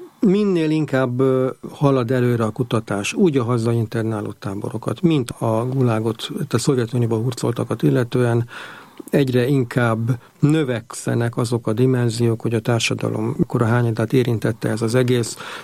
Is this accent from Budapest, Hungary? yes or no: yes; Budapest, Hungary; also born or lived in Nagyvázsony; akkor Nagyvázsonyból, ahol én születtem, Budapestre költöztünk.